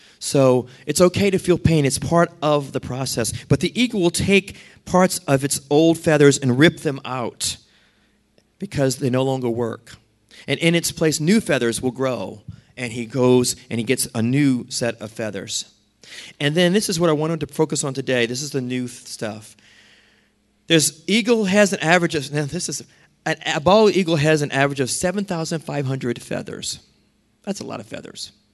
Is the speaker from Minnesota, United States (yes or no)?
no; New Orleans, Louisiana, United States; I grew up in New Orleans in the city, so I'm like, I just knew they were in the store.